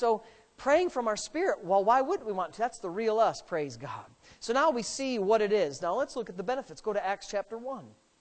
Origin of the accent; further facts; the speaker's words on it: England, United Kingdom; They joke about me being English.